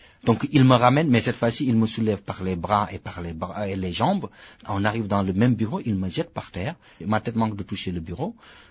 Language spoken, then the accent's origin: French; France; je suis afro-européen, je suis français d'origine sénégalaise, mais je suis français.